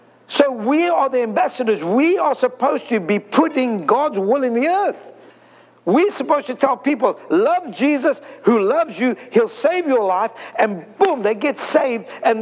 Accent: South Africa; I'm from South Africa. In South Africa, like it is in Jamaica and many other places, Haiti and that, they were all under the controlling government of England at that time.

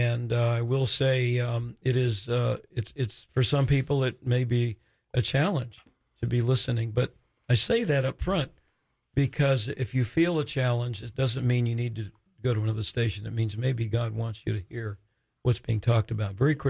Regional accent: Florida, United States; also born or lived in Maine; I was born in Maine, but I was five when we moved to Florida, so that doesn't happen in Florida.

